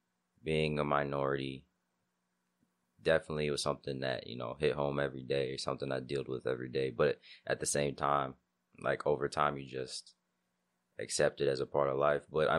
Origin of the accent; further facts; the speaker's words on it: Naperville, Illinois, United States; especially being growing up in Naperville